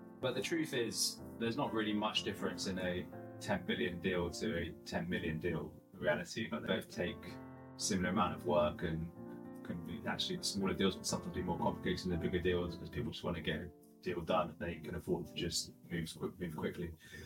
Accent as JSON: {"language": "English", "town": "Stanmore", "region": "London", "country": "United Kingdom", "tie": "born or raised there", "said": "I grew up in Northwest London in Stanmore, Rushbrook Up Primary School and JFS Secondary School. And I always enjoyed my Judaism."}